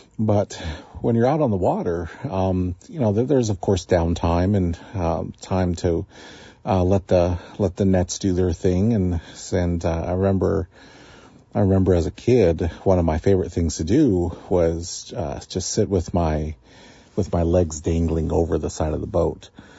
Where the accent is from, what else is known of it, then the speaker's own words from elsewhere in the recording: Metlakatla, Alaska, United States; So I grew up in Metlakatla, and Metlakatla is a fishing community.